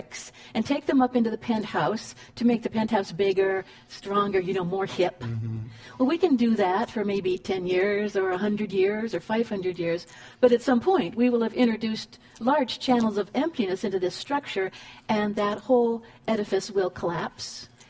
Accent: Cleveland, Ohio, United States; I grew up in Cleveland.

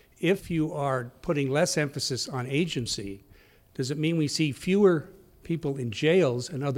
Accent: Napa, California, United States

